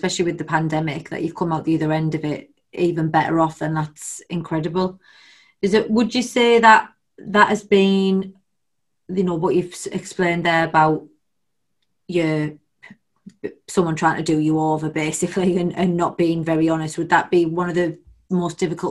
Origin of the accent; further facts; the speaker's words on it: England, United Kingdom; accent: northern; my northern accent's coming out there, a mom of four